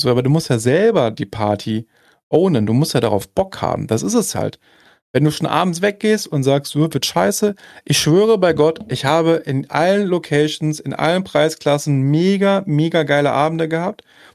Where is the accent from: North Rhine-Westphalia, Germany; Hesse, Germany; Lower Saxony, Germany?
North Rhine-Westphalia, Germany; Düsseldorf; Ich komme aus Düsseldorf.